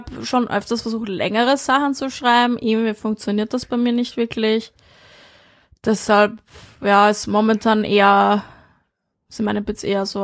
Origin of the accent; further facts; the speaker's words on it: Vienna, Austria; ich bin halt schon in Wien aufgewachsen